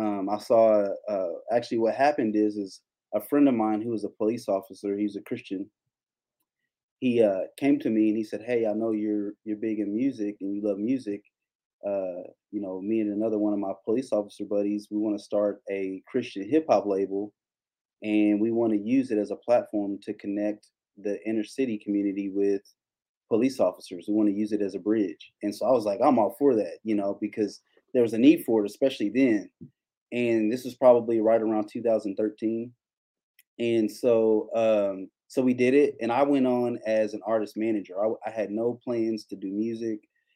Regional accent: Kentucky, United States; And so I grew up in Kentucky in the Baptist church.

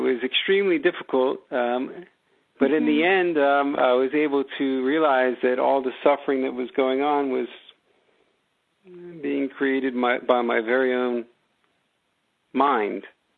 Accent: Great Neck, New York, United States; I grew up in Great Neck, New York, and then I went to school, went off to college, Brandeis University, and then I went on to medical school, and then I went to trained in diagnostic radiology down in Miami.

